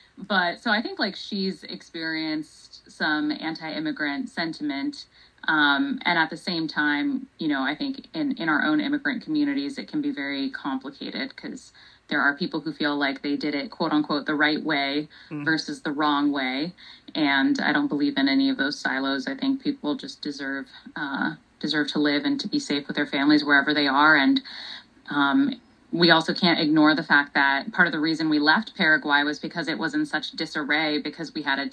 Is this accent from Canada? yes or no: no; Tempe, Arizona, United States; But I think that growing up in Tempe, Arizona, was actually where we landed first, really sort of shaped your perspective around how people are treated